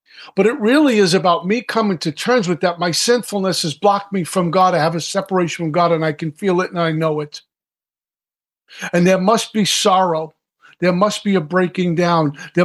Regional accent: Brooklyn, New York, United States; So I'm a kid from Brooklyn with no college education.

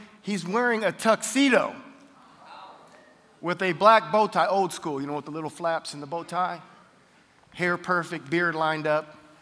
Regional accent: Cleveland, Ohio, United States; I grew up in the Cleveland, Ohio area, so the cold is nothing new to me.

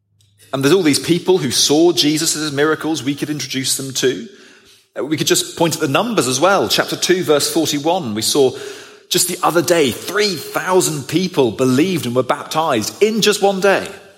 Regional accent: England, United Kingdom; As an Englishman, I'm not quaking in my boots.

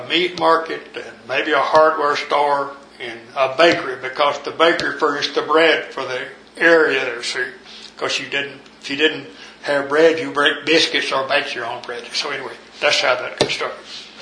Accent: Cleveland, Texas, United States; born there; I was born in Cleveland, Texas, in 1924, April the 22nd, 1924. I was one of seven children.

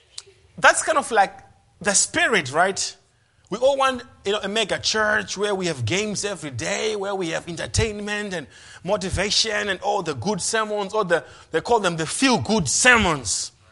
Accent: United States; Because I know food is very personal to me as an American.

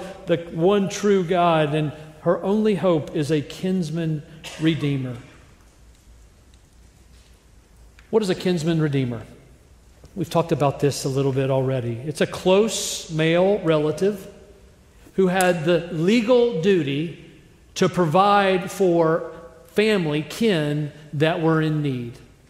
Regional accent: the South, United States; That is not how we were raised in the South. My mom would not let a girl call me, much less a girl propose.

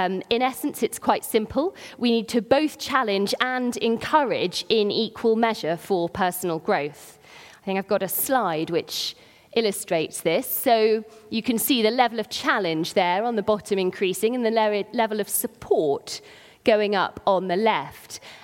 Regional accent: United Kingdom; As British people, I think possibly we do err away from the challenge, from naming the things.

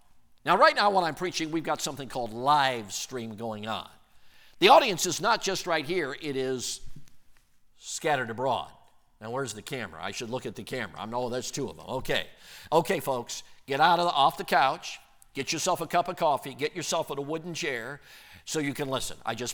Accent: Illinois, United States; now in Wisconsin, United States; Now, I'm an upper Midwesterner. You know what that means? I was raised first in Illinois, now Wisconsin. I'm an upper Midwesterner.

